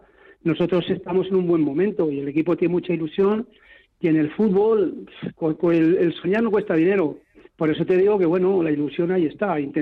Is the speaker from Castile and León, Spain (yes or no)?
no; Navalcarnero, Community of Madrid, Spain; Yo soy de aquí, soy nacido en Navalcarnero y me enrolé en Navalcarnero muy jovencito